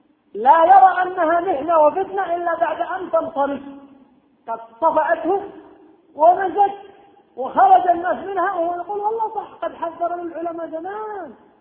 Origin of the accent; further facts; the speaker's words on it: Yemen; دور الحديث عندنا في اليمن بحمد الله دور حديث كثيرة